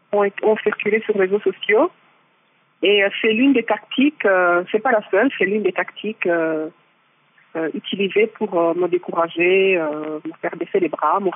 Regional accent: Rwanda

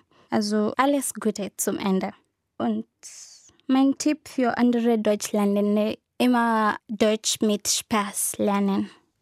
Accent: Kenya; German is a second language; Ich komme aus Kenia. Ich war 1996 geboren

